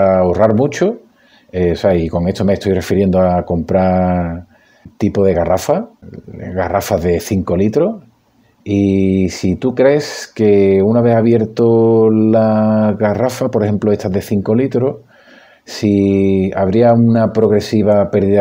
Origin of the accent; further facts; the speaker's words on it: Spain; ya sabes que yo soy español